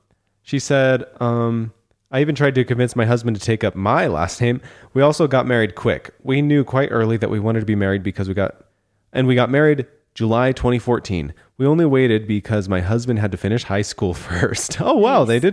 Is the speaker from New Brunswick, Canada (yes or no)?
yes; New Brunswick, Canada; I'm from New Brunswick, Canada.